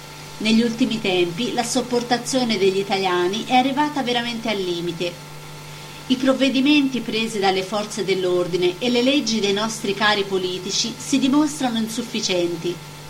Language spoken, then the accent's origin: Italian; Liguria, Italy; dopo la Toscana è il momento della Liguria, la mia terra.